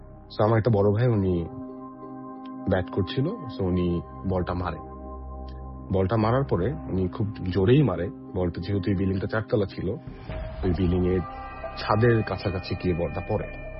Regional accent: Dhaka, Dhaka Division, Bangladesh; moved away as an adult; now in Toronto, Canada; আমি ঢাকা থেকে অ্যাকচুয়ালি, আমি ছোট থেকে বড় হয়েছি ঢাকায়। আমি টরন্টো এসেছি 2023 তে অ্যাজ এ স্টুডেন্ট

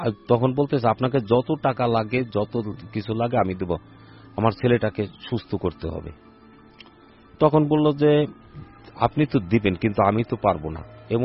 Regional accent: Faridpur, Dhaka Division, Bangladesh; আমার বাড়ি ফরিদপুর টাবাখোলা লেকপার।

